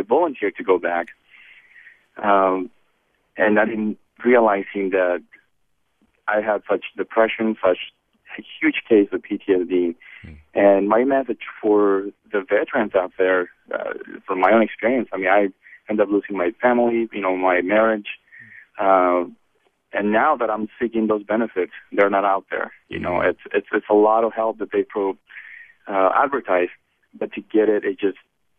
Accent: Mexico; Me telling the stories about me growing up in Mexico and how my grandparents and my parents brought me up.

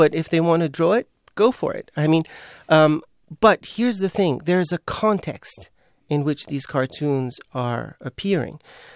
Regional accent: Iran; The truth of it is, I mean, growing up in Iran

